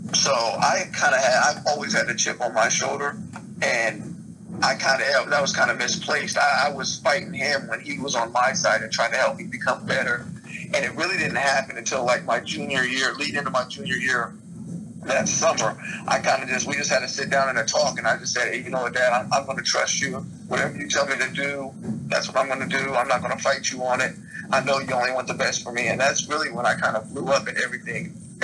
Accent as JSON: {"language": "English", "town": "Springfield", "country": "United States", "said": "Okay, so I'm originally from Springfield, my family and I."}